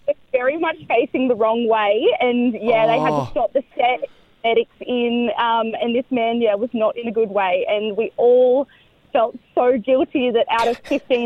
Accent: Byron Shire, New South Wales, Australia; In my youth, I grew up in the Byron Shire, and as you guys might know, there were a lot of music festivals up there.

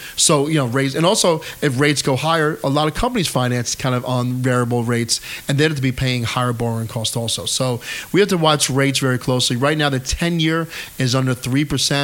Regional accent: New York, United States; I grew up in Hudson Valley. I live in Hudson Valley. I will retire in Hudson Valley. So we're right here. And actually, I grew up not too far from Peekskill, New York, where WHUD started.

